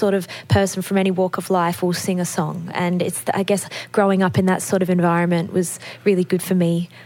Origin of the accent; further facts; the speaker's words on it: Wales, United Kingdom; And then growing up in Wales, you know, I think it's something pretty special about the Welsh culture.